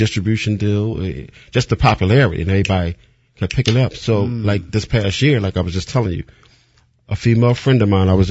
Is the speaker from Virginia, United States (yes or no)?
no; Philadelphia, Pennsylvania, United States; Like, you know, I'm from West Philly.